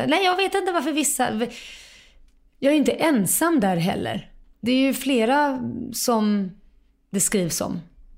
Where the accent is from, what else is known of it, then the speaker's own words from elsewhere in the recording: Kalmar, Kalmar County, Sweden; also born or lived in Lund / Jerusalem; så där bodde jag fram och tillbaka mellan Kalmar och Jerusalem de första två åren. Sen flyttade de tillbaka till Kalmar på heltid, och de skilde sig där någonstans också. Då bodde mamma alltså med mig i Kalmar från 2 års ålder där.